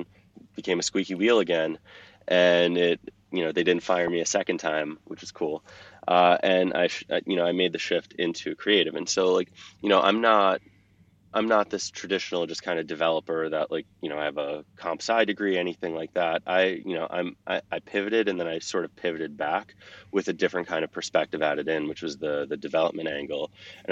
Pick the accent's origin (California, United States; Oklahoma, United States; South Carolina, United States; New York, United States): New York, United States; now in Boston, United States; I'm originally from New York, and I was working at a marketing agency in Manhattan.